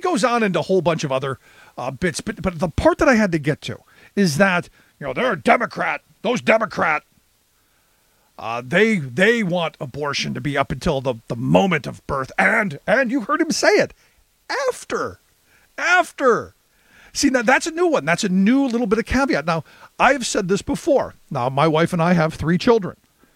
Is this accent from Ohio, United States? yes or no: yes; Ohio, United States; Where I grew up in Ohio, it was before 20.